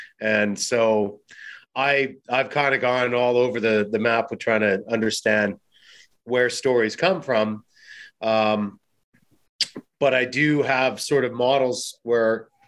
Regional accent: California, United States; And I spent a lot of time growing up in California.

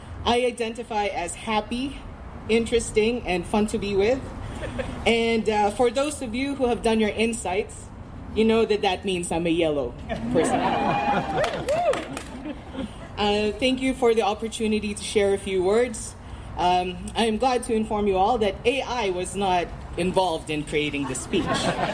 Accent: Philippines; Anyways, that's your signal that you know that I am Filipino.

